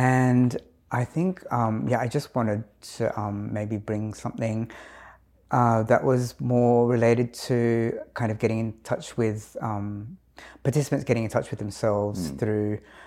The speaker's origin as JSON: {"language": "English", "town": "Adelaide", "region": "South Australia", "country": "Australia", "said": "I'm from Adelaide"}